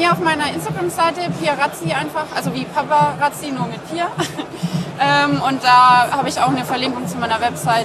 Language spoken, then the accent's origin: German; Bamberg, Bavaria, Germany; Nee, gar nicht. Ich komme aus Bamberg, aus Bayern.